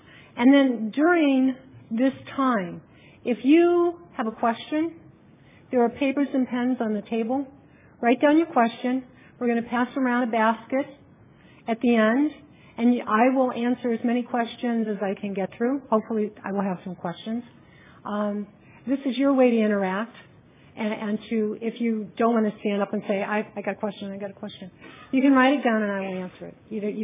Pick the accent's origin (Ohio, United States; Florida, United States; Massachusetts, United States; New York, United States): Florida, United States; Largo; I want to start with a little bit about my background. I'm from Largo, Florida